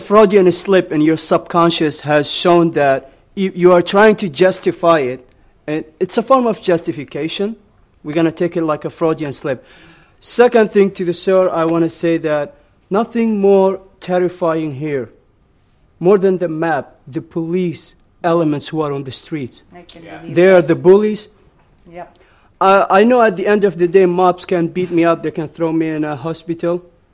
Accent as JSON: {"language": "English", "country": "Afghanistan", "lives_now": "India", "said": "I'm from Afghanistan, so I want to explain my four-year experiences here. So I would say that I have been here for the last 4 years"}